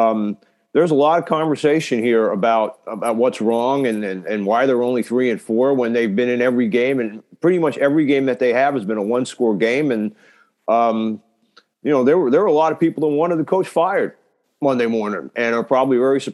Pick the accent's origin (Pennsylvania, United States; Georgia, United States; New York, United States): New York, United States; also born or lived in Chicago / Boston; Chicago, have spending 8 years in Boston, and then spend, what is it, oh, like 18 years here, and growing up in New York.